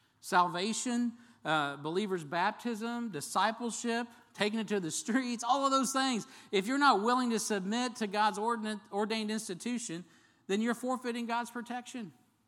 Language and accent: English; United States; In America, that's who we are in our mindset. I get it. I'm one of you.